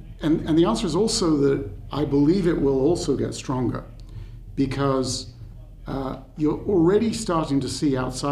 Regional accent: United Kingdom; I speak as a Brit

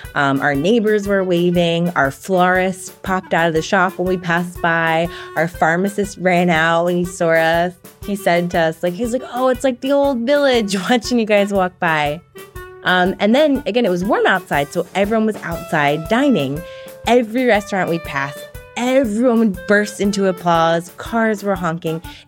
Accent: New York City, New York, United States; So as a New Yorker, I was like, oh, I can walk that.

